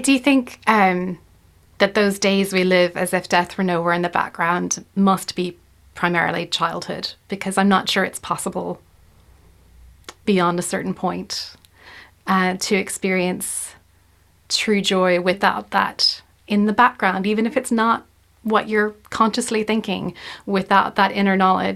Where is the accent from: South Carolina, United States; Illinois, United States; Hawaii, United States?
South Carolina, United States; So I was brought up in South Carolina, and I went to university in Oklahoma